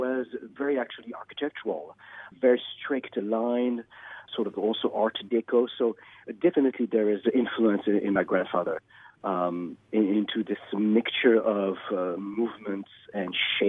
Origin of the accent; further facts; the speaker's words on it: Paris, Île-de-France, France; English is a second language; moved away as an adult; now in United States; I am from Paris, France. Grew up there.